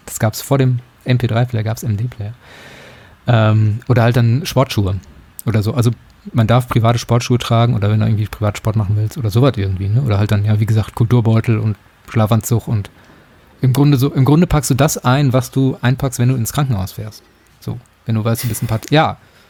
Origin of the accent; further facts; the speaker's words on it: Lippstadt, North Rhine-Westphalia, Germany; also ich bin in Lippstadt aufgewachsen